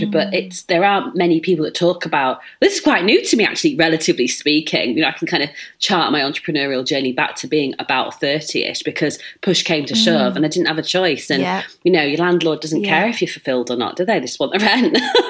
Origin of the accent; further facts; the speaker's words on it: Leeds, Yorkshire and the Humber, United Kingdom; as you might pick up from my big vowels, I'm from Leeds.